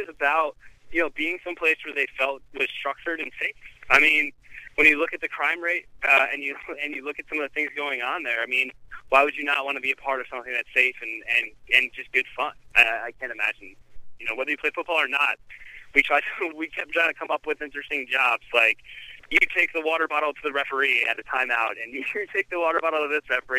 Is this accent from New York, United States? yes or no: yes; New York, United States; I grew up in New York during September 11th